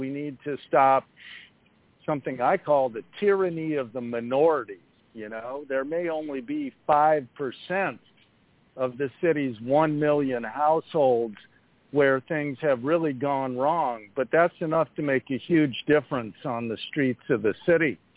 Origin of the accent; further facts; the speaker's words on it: Chicago, Illinois, United States; a sweeping series of policy reforms in my hometown of Chicago